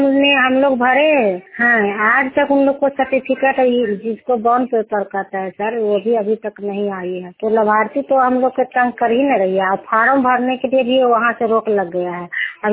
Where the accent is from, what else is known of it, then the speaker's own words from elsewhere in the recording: Bihar, India; मैं नालंदा जिला की हरनौत प्रखंड की हूँ